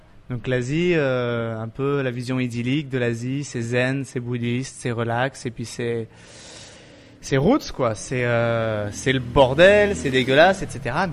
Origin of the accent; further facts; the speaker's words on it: Pont-Saint-Esprit, Occitanie, France; Je viens d'Avignon, enfin Pont-Saint-Esprit, dans le sud. On vit bien là-bas, hein. On mange bien, on boit bien, il fait beau.